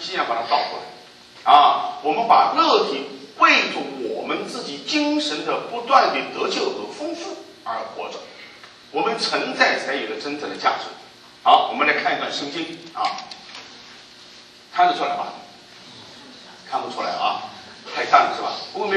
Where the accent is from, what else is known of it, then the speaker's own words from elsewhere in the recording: China; 我们在国内长大了